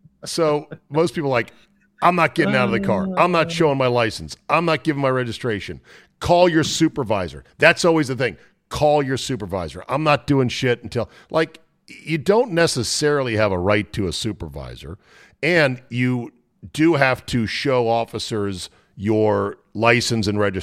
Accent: Minnesota, United States; Because I'm from Minnesota and our license plate says the land of 10,000 lakes.

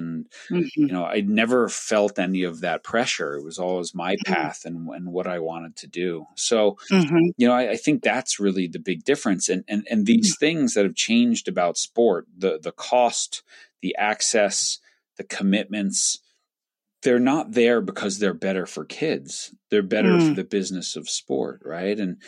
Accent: New York, United States; I grew up on Long Island.

